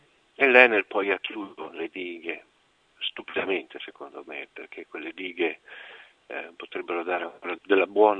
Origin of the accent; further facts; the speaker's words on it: Tuscany, Italy; io sono ligure apuano e ho di temperamento una certa tendenza a sbrigare le cose